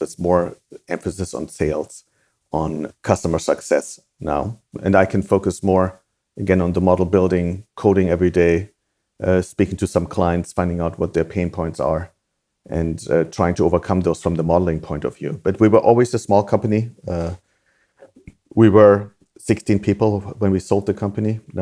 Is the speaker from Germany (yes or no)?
yes; Germany; English is a second language; moved away as an adult; also born or lived in United States; now in London, United Kingdom; I'm from Germany originally, as you know. I moved to the States in my late 20s as part of my PhD.